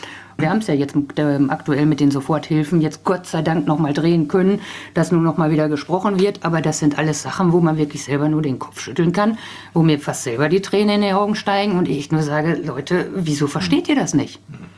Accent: North Rhine-Westphalia, Germany

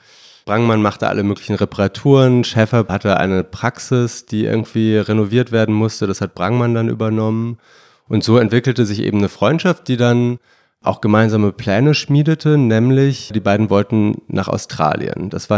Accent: Bonn, North Rhine-Westphalia, Germany; Ich komme aus Bonn

